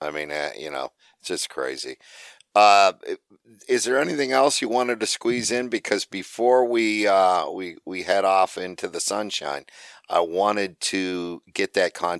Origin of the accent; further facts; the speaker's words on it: New York, United States; Especially, I'm a New Yorker. And I'll tell you, I live in a rural area